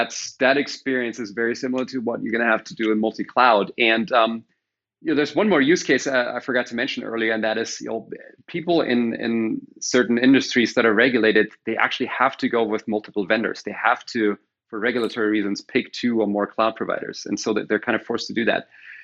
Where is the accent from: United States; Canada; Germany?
Germany; English is a second language; we grew up in Germany in the same town.